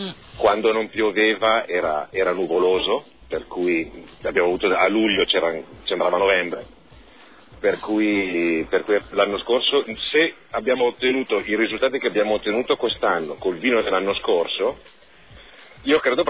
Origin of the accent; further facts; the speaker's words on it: Poggio Rusco, Lombardy, Italy; Nato a Poggio Rusco, per cui noi siamo, i vigneti sono a Poggio Rusco, noi siamo di Poggio Rusco